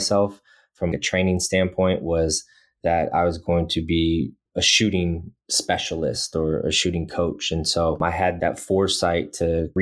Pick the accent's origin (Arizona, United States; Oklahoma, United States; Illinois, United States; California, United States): Arizona, United States; Phoenix; also born or lived in Minneapolis; So I grew up in Phoenix, Arizona, moved there in 1986, like 5 months after I was born in Minneapolis.